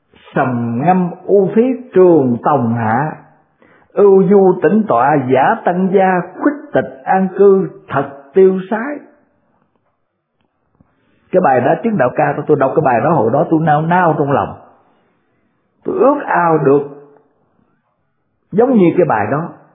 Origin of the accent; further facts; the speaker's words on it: Mekong Delta, Vietnam; Tôi ở miền Tây mà, quê tôi ở miền Tây, rồi tôi đi dạy học ở Trà Vinh cũng bao nhiêu năm, cũng là thuộc về miền Tây nữa, rồi tôi ngược về Sài Gòn